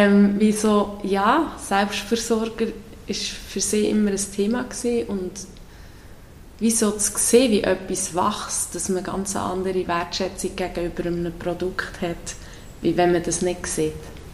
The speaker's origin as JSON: {"language": "German", "region": "Solothurn", "country": "Switzerland", "tie": "born or raised there", "said": "ich bin in der Nähe von Solothurn aufgewachsen und schon als Kind auf diesen einen Hof. Genau, der Kreuzplatzhof in Bonnigen."}